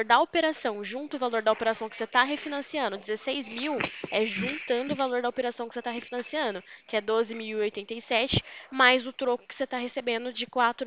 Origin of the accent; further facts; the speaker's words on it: Limeira, São Paulo, Brazil; Eu sou aqui de Limeira, São Paulo, tá? O meu escritório fica aqui